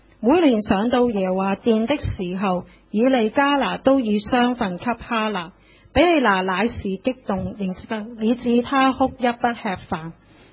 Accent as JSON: {"language": "Chinese", "country": "China", "said": "我们中国人都不陌生这件事"}